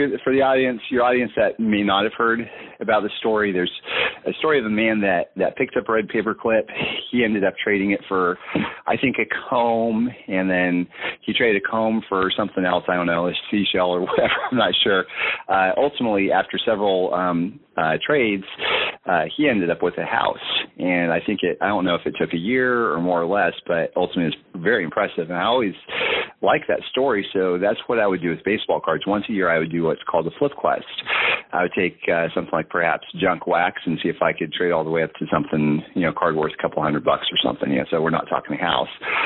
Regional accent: California, United States; And I'm originally from California anyways.

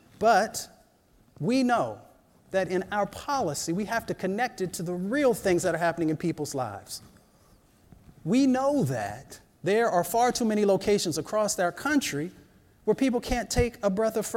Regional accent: Appalachia, United States; they don't realize that I come from Appalachia.

